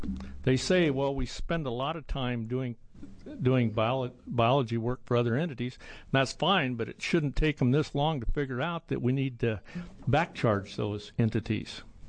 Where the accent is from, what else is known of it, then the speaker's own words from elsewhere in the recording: Oregon, United States; I've been very critical of this department because I grew up in Oregon. I've been hunting since I was just a young fellow.